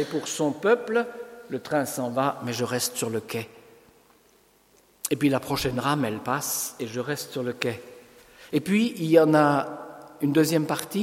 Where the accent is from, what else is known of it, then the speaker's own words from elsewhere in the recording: Grand Est, France; vous savez tous que je suis un Alsacien.